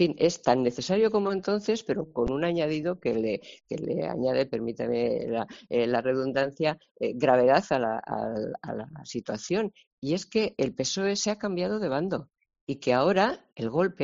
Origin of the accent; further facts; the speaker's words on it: Spain; somos los españoles los que estamos movilizados para frenar un ataque a la democracia